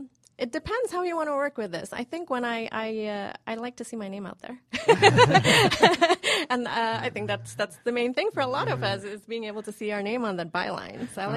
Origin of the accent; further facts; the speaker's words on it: India; I am from India, so I'm familiar with British English as opposed to American English.